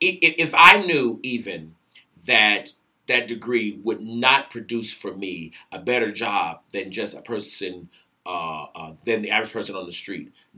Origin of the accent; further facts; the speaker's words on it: Arkansas, United States; I grew up in Arkansas.